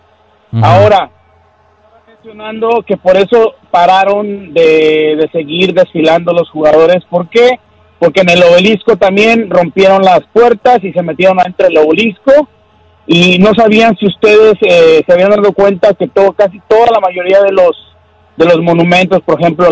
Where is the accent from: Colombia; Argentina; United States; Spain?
United States; Los Angeles, California; No soy de Montebello, soy de Los Ángeles